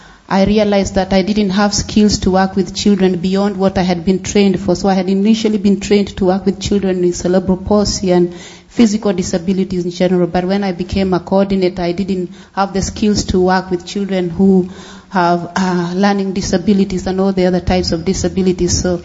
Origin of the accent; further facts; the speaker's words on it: Kenya; English is a second language; As Jenny and Dave explained earlier, I'm from Kenya.